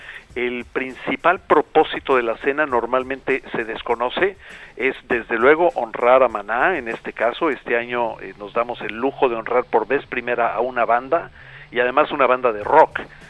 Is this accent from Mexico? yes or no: yes; Mexico; now in United States; Yo soy mexicano, como tú sabes